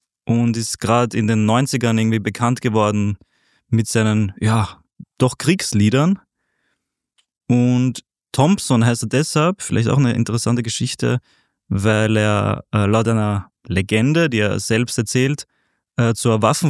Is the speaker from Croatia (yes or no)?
yes; Zagreb, City of Zagreb, Croatia; quasi in meinem Herkunftsland, in meiner Herkunftsstadt sogar. Ich bin in Zagreb nämlich geboren.